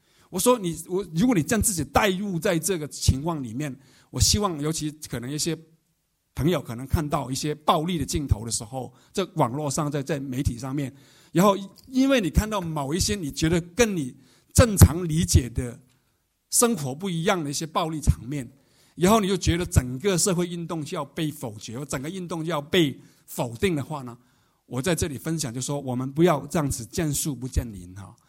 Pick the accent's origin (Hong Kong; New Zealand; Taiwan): Hong Kong; Chinese is a second language; 就是说我们作为香港人在这个过程里面，这个抗争的过程里面啊，的确是 非常的不容易。